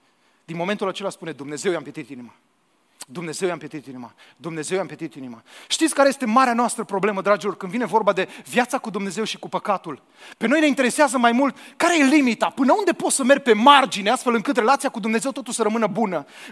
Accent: Romania; Am crescut la Dunăre

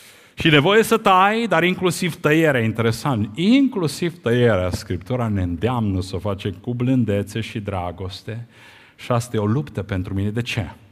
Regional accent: Curtici, Arad County, Romania; Eu am copilărit la Curtici.

